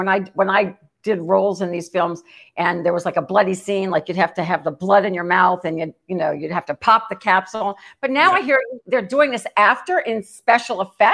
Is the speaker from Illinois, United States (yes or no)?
no; New Orleans, Louisiana, United States; I'm from New Orleans originally, and New Orleans really owned the film business for a while.